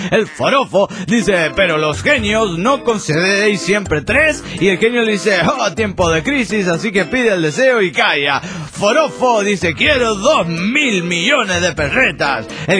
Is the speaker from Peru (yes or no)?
yes; Lima, Peru; de Lima, Perú.